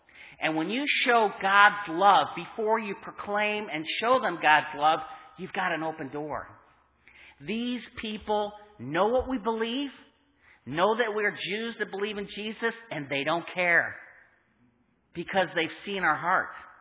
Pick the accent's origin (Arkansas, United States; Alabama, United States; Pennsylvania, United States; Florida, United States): Florida, United States; I'm from South Florida.